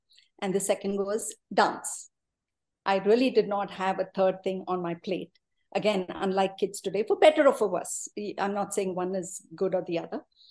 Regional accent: Mumbai, Maharashtra, India; English is a second language; I grew up in Mumbai, in a suburb called Ghatkopar. That's where my parents, Amma and Papa, you know, started their life. So that's where I was. I did up to my ninth standard, I was there.

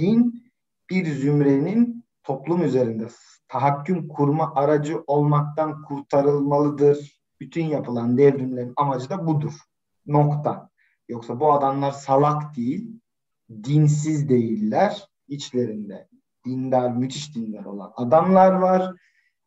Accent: Elazığ, Turkey; Ben Elazığlıyım aslen. Benim doğduğum topraklar Türkiye'nin parçası olmazdı.

